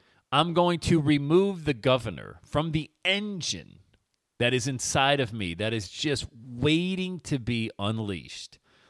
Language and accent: English; Bradford, Pennsylvania, United States; I was 13 years old growing up in Bradford, Pennsylvania.